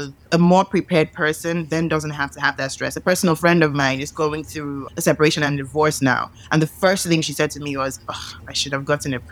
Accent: Nigeria; I'm originally Nigerian.

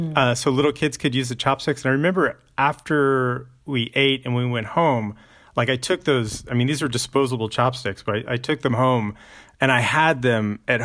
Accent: Dallas, Texas, United States; I'm a native Texan, so I grew up in Dallas, and as a kid, I ate a lot of Texas barbecue, and I ate a lot of Tex-Mex

